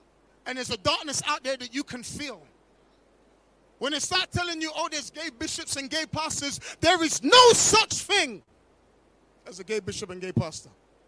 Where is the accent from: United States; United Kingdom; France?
United Kingdom; London; I grew up in South London, so I know a lot about cops and robbers.